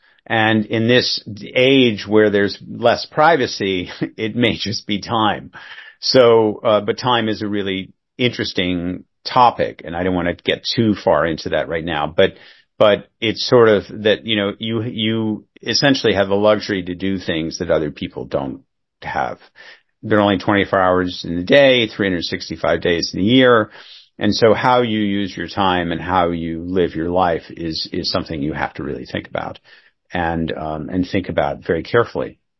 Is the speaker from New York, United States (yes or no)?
yes; Manhattan, New York, United States; I grew up in New York. My father was a very successful businessman in the electronics business, sold the company in the 1960s, became a major philanthropist. I'm one of three children. I grew up in Manhattan, where I live now.